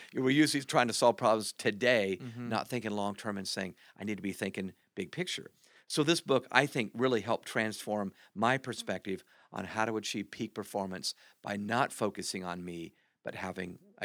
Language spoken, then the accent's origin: English; Ohio, United States; I grew up in Ohio.